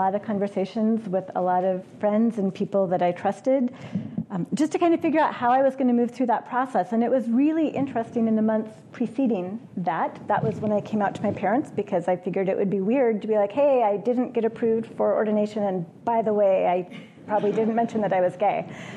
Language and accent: English; Oregon, United States; And I was from Oregon. I expected to get called back to the Oregon Synod